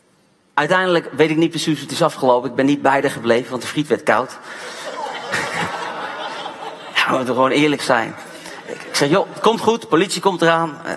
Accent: Pakistan; ik kom uit Pakistan. Dan heb je af en toe Engels en af en toe Nederlands door elkaar.

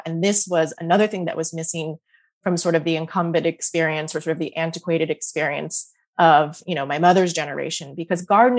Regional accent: Massachusetts, United States; I grew up in Western Massachusetts.

